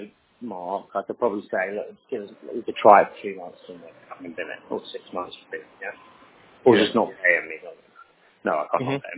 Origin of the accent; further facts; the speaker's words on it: West Midlands, United Kingdom; Right, so I'm from Staffordshire.